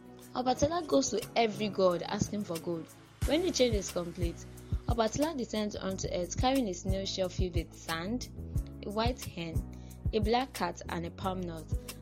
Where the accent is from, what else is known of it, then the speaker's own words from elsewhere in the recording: Nigeria; first language Yoruba; English is a second language; So this episode, we're talking about mother tongue, and as you've heard, my mother tongue is Yoruba.